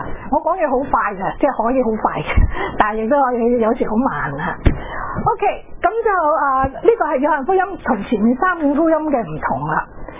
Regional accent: China; 比我哋中国人以前嗰啲卜斋咧

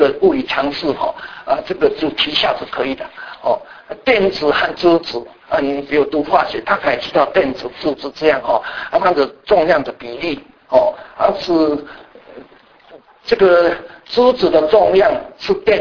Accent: Taiwan; accent: Taiwanese Mandarin; 这个我是台湾国语啊，所以我不知道

